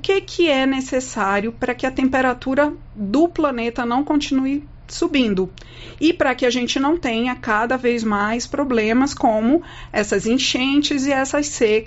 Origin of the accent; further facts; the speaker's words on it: Belém, Pará, Brazil; estar nesse espaço aqui que conversa diretamente com a Amazônia, que é a minha terra, né?